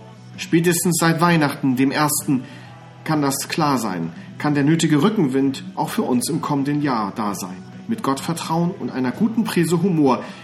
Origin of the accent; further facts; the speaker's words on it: Northern Germany, Germany; der mich als Norddeutscher natürlich besonders erfreut hat.